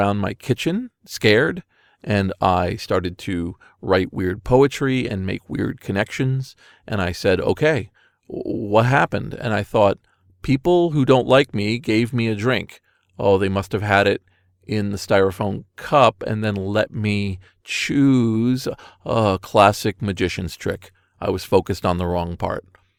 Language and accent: English; United States; Now, I'm an American.